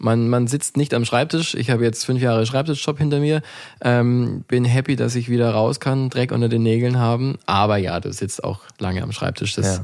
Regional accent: Bavaria, Germany; Also ich komme aus Franken, aus der Nähe von Nürnberg. Weinbau bzw. Biergebiet.

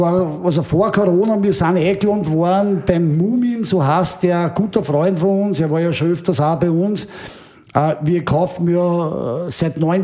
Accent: Lower Austria, Austria; das Waldviertel für mich ist einfach meine Heimat

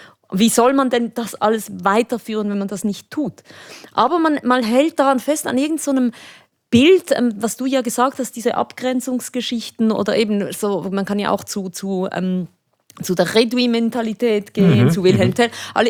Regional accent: Spain; Aber es war als Spanierin, wenn du irgendwo diese Töne gehört hast, dann ging es gleich los.

